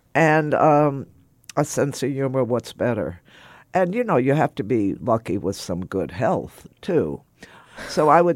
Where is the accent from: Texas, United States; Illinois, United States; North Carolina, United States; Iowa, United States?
Texas, United States; My growing up in Texas in the 50s in a particular kind of home I grew up, they wanted me to go to college.